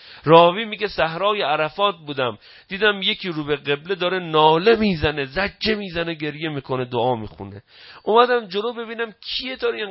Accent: Babol, Mazandaran, Iran; من اهل بابلم به من میگن بابلی

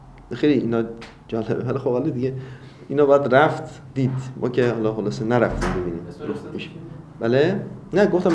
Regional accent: North, Iran; من یادم دوران کودکیمون بود فکر میکنم نوجوانی تو شمال، خب معمولا مرغ خروس زیاد دارن توی خونه ها

